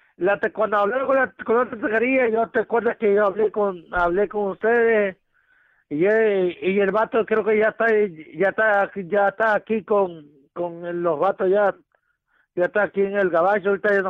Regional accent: Mexico; now in United States; yo soy mexicano, Alex. Soy aquí de Sur Carolina.

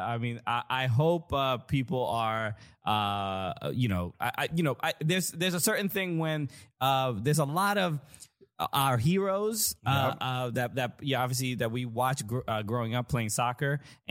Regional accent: Brooklyn, New York, United States; Yeah, we're from Brooklyn.

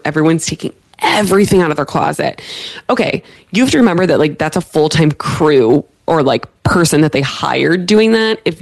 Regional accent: Pittsburgh, Pennsylvania, United States; I went to Penn State. I'm from Pittsburgh.

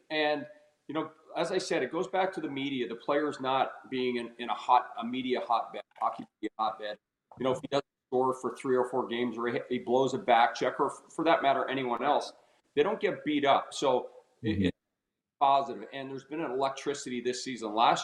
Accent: Edmonton, Alberta, Canada; I grew up in Edmonton, and I was in middle school, junior high school, when Gretz got there in the World Hockey Association.

